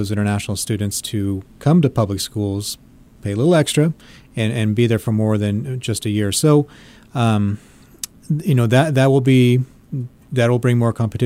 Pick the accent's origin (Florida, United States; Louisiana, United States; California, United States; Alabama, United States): California, United States; And so we are at an advantage when we can say we're from California.